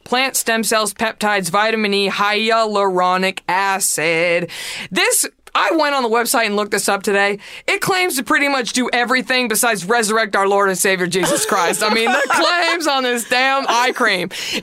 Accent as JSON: {"language": "English", "region": "Texas", "country": "United States", "tie": "born or raised there", "said": "in the hill country outside of Austin, Texas. And I was like, ooh, ooh, represent my home state."}